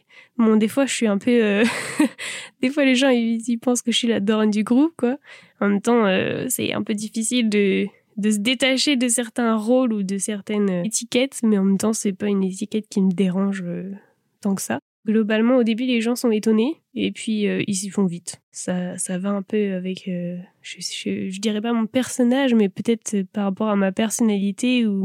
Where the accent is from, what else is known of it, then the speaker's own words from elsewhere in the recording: Saint-Brieuc, Brittany, France; Je viens de Saint-Brieuc, j'ai fait ma scolarité à Saint-Brieuc.